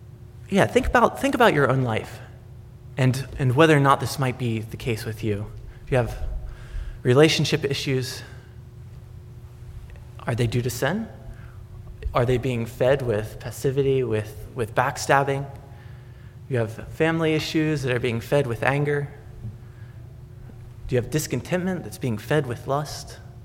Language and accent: English; Virginia, United States; I grew up in Virginia, and if you go out into the woods very far, you'll oftentimes find shacks in the middle of the woods.